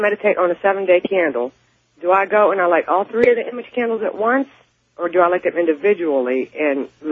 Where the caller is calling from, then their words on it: Aliquippa, Pennsylvania, United States; I'm calling from Aliquippa, Pennsylvania.